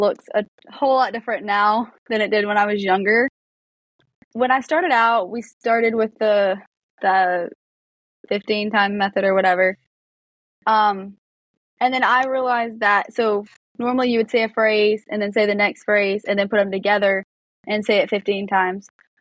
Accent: Little Magnolia, United States; I'm from Little Magnolia. It's a very small town, and somehow I have friends, not somehow, but through Bible quizzing, I have friends from all over the United States.

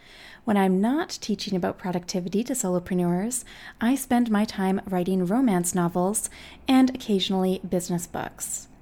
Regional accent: Canada; I'm Canadian.

